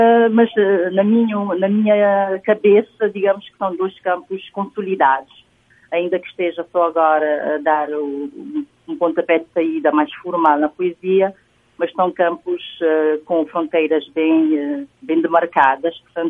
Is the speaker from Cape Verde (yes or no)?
yes; São Filipe, Fogo, Cape Verde; eu sou de Bila, sou de São Filipe